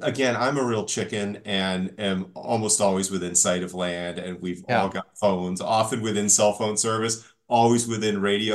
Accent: Walpole, Massachusetts, United States; Walpole, Mass, which is south of Boston, kind of near where the Patriots play at Gillette Stadium. And it was a nice, it's a nice suburban town.

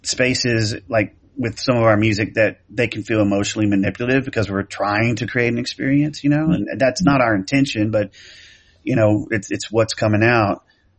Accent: El Dorado, Arkansas, United States; That I grew up in El Dorado, Arkansas, and there's some people there who, they don't get the artsy stuff, man.

